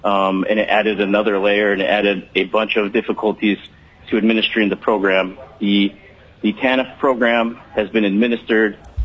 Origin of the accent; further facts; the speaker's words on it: Yakutat, Alaska, United States; I'm from Yakutat.